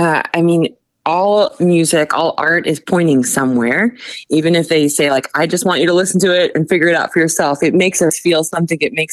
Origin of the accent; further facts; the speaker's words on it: Virginia, United States; So I grew up in Virginia, and played at a lot of churches and little festivals, grew up playing bluegrass music with my family.